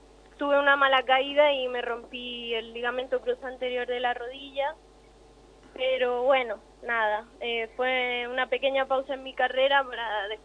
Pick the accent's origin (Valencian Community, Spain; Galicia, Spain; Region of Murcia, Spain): Region of Murcia, Spain; Murcia; now in Argentina; Soy del sureste de España. Allí aprendí y allí crecí.